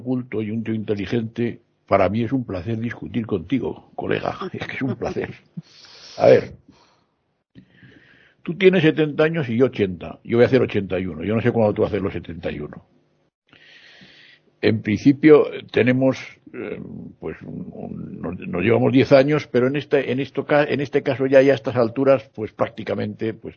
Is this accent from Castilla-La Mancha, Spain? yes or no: no; Madrid, Community of Madrid, Spain; me ha tenido 11 años fuera de mi pueblo, que es Madrid, y yo he estado fuera de mi pueblo.